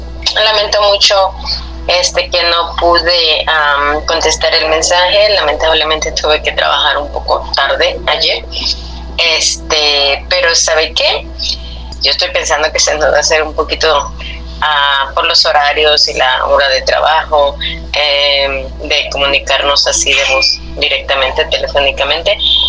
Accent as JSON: {"language": "Spanish", "region": "Guanajuato", "country": "Mexico", "tie": "born or raised there", "said": "Nosotros somos originarios de Guanajuato."}